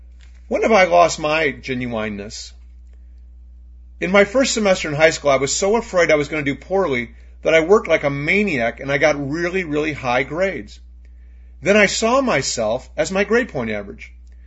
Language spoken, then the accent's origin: English; Jennings, Missouri, United States; I grew up in Jennings, Missouri. It would be hard to imagine a less pretentious place than Jennings in the 1960s and 1970s.